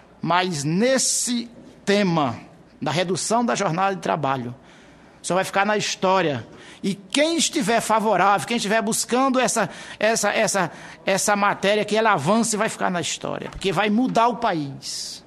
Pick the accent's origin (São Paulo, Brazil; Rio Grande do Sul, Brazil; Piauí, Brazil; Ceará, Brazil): Piauí, Brazil; Lá no meu interior do Piauí, por exemplo, eu sei que eles receberão os benefícios.